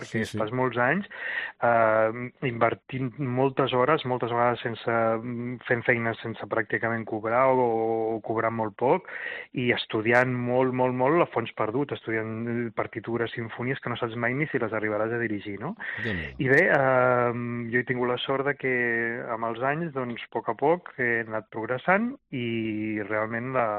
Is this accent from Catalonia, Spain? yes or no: yes; Sant Pere de Ribes, Catalonia, Spain; born there; jo sóc nascut a Sant Pere de Ribes, de fet encara hi visc ara, i és un poble relativament petit dins el que és la província de Barcelona, està a prop de la costa